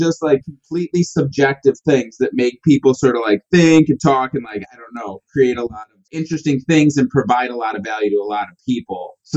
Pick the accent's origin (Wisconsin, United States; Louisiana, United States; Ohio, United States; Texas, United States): Wisconsin, United States; now in Charleston, United States; Well, I am in Charleston, South Carolina. I'm originally from Wisconsin, a small town in Wisconsin. And we've been here about 3 years.